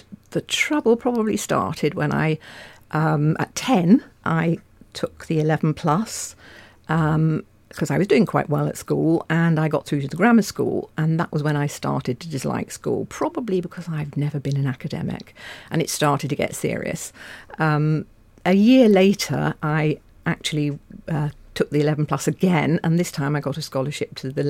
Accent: Guernsey; born there; I was born in Guernsey in the Channel Islands during the occupation by the Germans. Right. It was 1943.

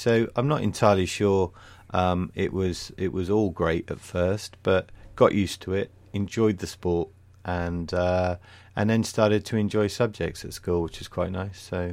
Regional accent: Sherborne, South West England, United Kingdom; I'm a local lad, yes. I was born in the Yetman in Sherborne. So family are based in Bradford Abbas, just between Yeovil and Sherborne.

